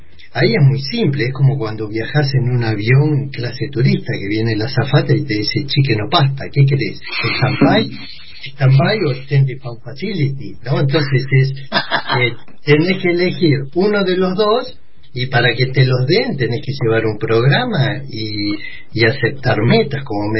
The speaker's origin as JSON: {"language": "Spanish", "country": "Argentina", "said": "como argentinos"}